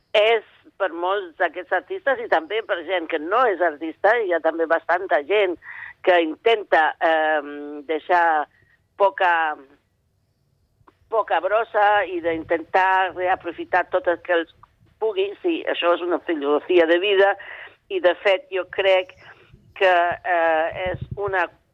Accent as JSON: {"language": "Catalan", "town": "Formentera", "region": "Balearic Islands", "country": "Spain", "tie": "born or raised there", "said": "no només em vaig criar a Formentera, que no n'hi havia recursos i la gent reciclava ja per necessitat"}